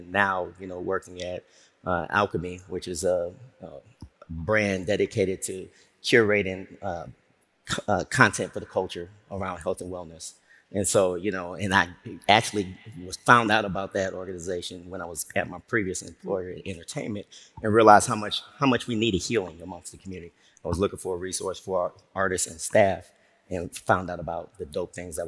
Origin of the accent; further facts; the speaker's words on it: Chicago, Illinois, United States; also born or lived in Harlem, New York; now in Atlanta, United States; I'm from Chicago, from the crib. For those that know, they're familiar, but from Chicago, spent 13 years in Harlem, uptown New York, and then relocated 4 years ago to Atlanta.